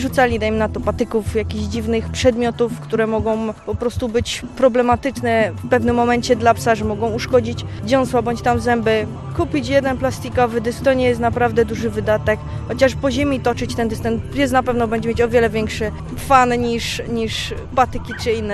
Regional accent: Tychy, Silesian Voivodeship, Poland; przyjechałam z Tychów

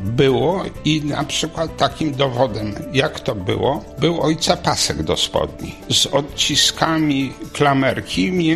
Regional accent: Warsaw, Masovian Voivodeship, Poland; also born or lived in Silesia; Do Warszawy wróciliśmy w 1949 roku, ja miałem 3 lata wtedy. I chyba to był taki szok dla mnie, małego dziecka, przeniesienie się z Kuźni Raciborskiej, właściwie wioski, wtedy częściowo opustoszałej

